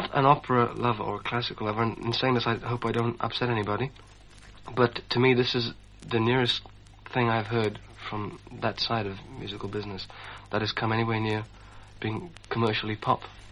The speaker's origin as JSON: {"language": "English", "town": "Howrah", "region": "West Bengal", "country": "India", "tie": "born or raised there", "also_born_or_lived": "Lucknow", "moved": "yes", "lives_now": "London, United Kingdom", "said": "I was born in Lucknow in India, although we weren't very long in Lucknow, just a few weeks. My mother and father moved house, and we lived in Howrah, which is just outside Calcutta."}